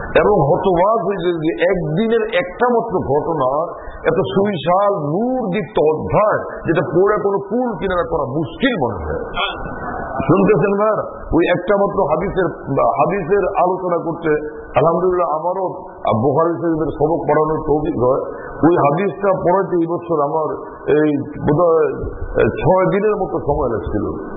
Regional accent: Chittagong, Chittagong Division, Bangladesh; তা আমার বাড়ি চিটাগাং, তো ওখানে দিন রাত শুনি

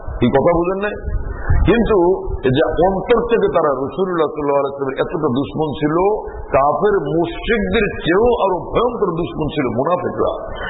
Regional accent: Chittagong, Chittagong Division, Bangladesh; তা আমার বাড়ি চিটাগাং, তো ওখানে দিন রাত শুনি

